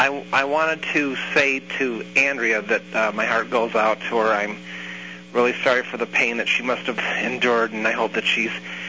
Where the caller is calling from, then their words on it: Michigan, United States; I'm actually calling from Michigan